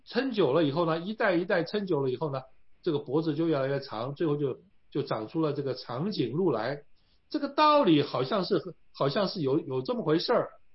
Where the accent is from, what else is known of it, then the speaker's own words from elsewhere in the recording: China; 在中国呢，受到百年羞辱之后呢，这个我们中国人都很相信这个天演、物竞、淘汰、天择等等的这些术语呢，